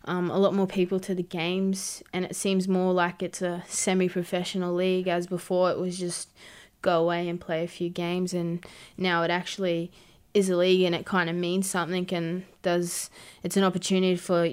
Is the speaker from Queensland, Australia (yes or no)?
yes; Cairns, Queensland, Australia; now in Brisbane, Australia; I grew up in Cairns, playing my junior years down up in there. And then at 16, I moved down to Brisbane